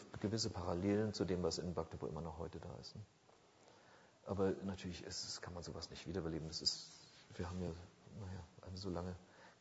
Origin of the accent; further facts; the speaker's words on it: Lübeck, Schleswig-Holstein, Germany; Ich meine, ich komme aus Lübeck, also ich bin in Lübeck geboren, ja. Allerdings nicht in der Innenstadt, sondern auf einer kleinen Flussinsel.